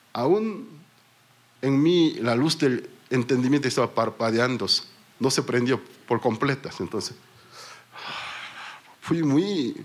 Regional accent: South Korea; first language Korean; Spanish is a second language; Según el diccionario del idioma coreano, es mi idioma natal, porque soy originalmente soy Corea del Sur.

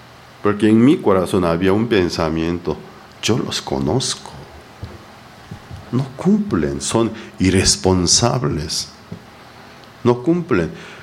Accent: South Korea; Spanish is a second language; Aunque los políticos de mi país, Corea del Sur, mi país de origen, también son irresponsables

